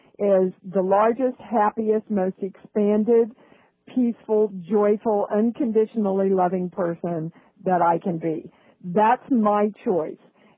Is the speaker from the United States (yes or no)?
yes; Kansas, United States; And growing up in the Midwest, I wasn't any different. I was the quintessential, you know, poor kid from Kansas. My family was very poor. We lived with my grandmother most of the time.